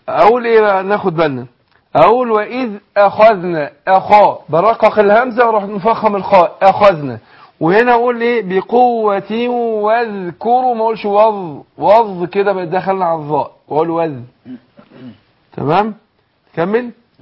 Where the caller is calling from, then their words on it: Qena, Qena Governorate, Egypt; طيب انا اتصل من قنا